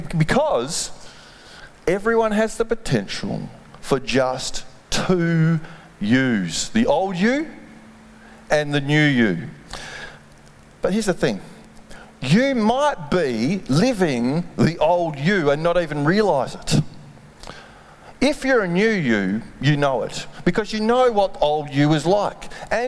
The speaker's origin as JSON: {"language": "English", "town": "Perth", "region": "Western Australia", "country": "Australia", "tie": "born or raised there", "said": "Pretty normal bloke growing up in Perth, Western Australia."}